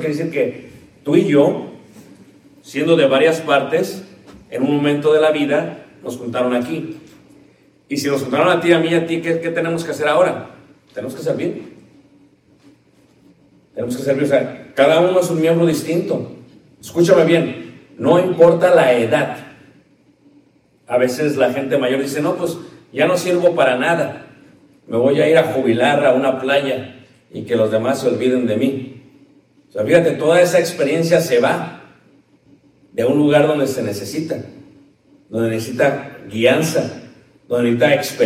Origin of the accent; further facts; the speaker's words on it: Mexico City, Mexico; now in Elgin, United States; yo realmente nací... crecí, mi educación fue en Ciudad de México.